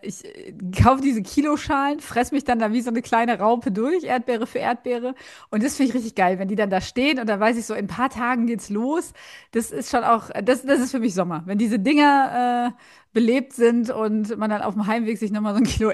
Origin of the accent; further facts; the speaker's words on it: Berlin, Germany; als Berlinerin ist der Winter ja schon hoher Preis, den man zahlt, ne?